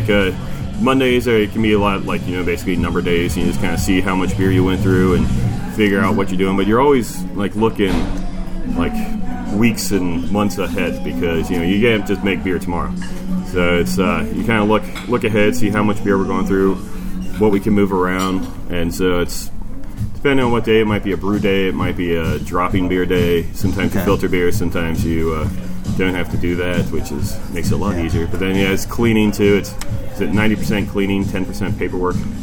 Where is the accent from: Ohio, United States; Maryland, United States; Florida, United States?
Ohio, United States; Cincinnati; I'm from Cincinnati, so I was looking at closer to Cincinnati.